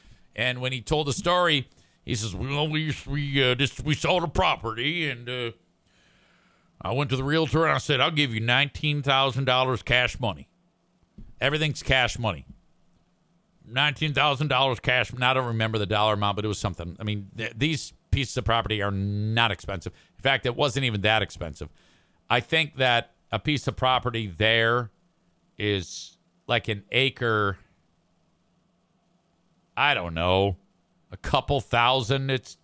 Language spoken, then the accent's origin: English; Grand Rapids, Michigan, United States; I have a place up here. I'm from Grand Rapids.